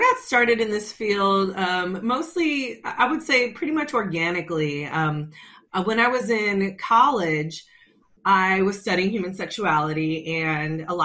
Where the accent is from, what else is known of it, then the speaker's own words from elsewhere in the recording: California, United States; also born or lived in Atlanta; I was coming from California, I think the word sex just wasn't as stigmatized and shamed upon as it is in the South. And being in the South and being in Atlanta for 14 years